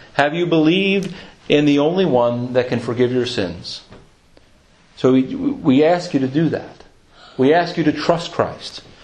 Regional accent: United States; Especially as an American, it's hard because we don't want somebody ruling over us.

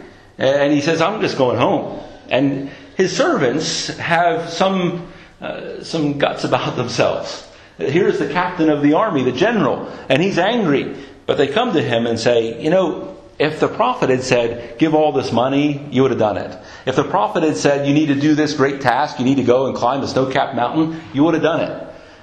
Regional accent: United States; Growing up in the States, and the rivers like the Mississippi and others, those are massive rivers.

